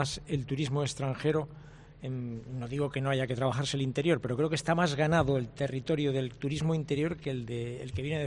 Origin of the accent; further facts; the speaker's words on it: Asturias, Spain; asturiano. Y cuando estoy aquí yo siento un poco que es parte de mi vida, es parte de mi historia y de mi tierra. Normalmente venimos a Asturias